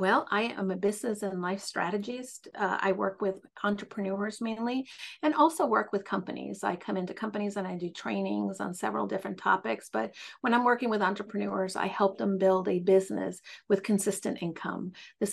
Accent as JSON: {"language": "English", "town": "New York City", "region": "New York", "country": "United States", "moved": "as an adult", "lives_now": "Connecticut, United States", "said": "I moved here from New York City. Although I've been here 12 years, I still have a hard time saying I'm from Connecticut."}